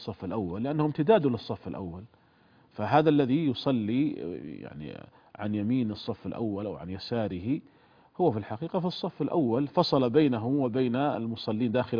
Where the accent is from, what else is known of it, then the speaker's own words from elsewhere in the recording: Saudi Arabia; كما هو موجود عليه العمل عندنا في المملكة العربية السعودية